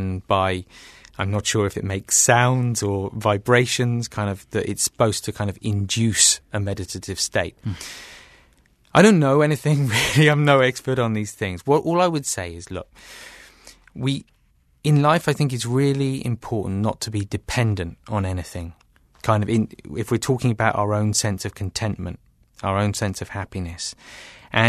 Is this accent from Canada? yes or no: no; England, United Kingdom; as a kid growing up in England, I used to love that.